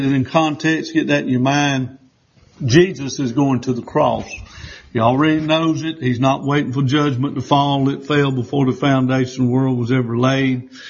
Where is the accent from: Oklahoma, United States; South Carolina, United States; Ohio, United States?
South Carolina, United States; accent: southern drawl; I was born in South Carolina. I was educated in South Carolina, so therefore I have to prove myself sometimes, because some people think because you speak with a southern drawl that you may be uneducated.